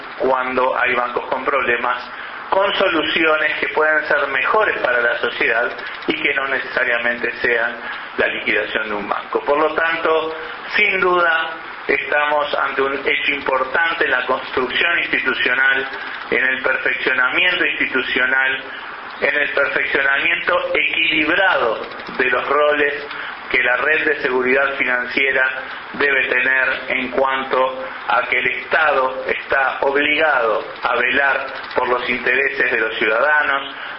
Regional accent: Uruguay; creo, como uruguayo también, de que este es un paso importante de perfeccionamiento institucional

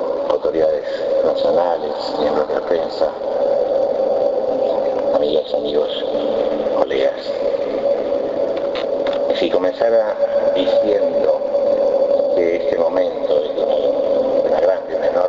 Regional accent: Uruguay; a repensarnos, a mirarnos como uruguayos y a preguntarnos sincera y profundamente si nos animaremos

